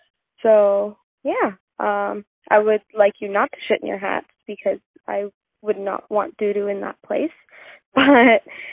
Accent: Hamilton, Ontario, Canada; we're from Hamilton, Ontario.

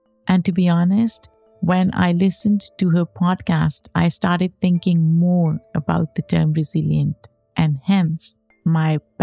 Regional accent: Lahore, Punjab, Pakistan; now in United States; I loved winters when I was growing up in Pakistan. And now I can't take winters in the US anymore, especially Northeast.

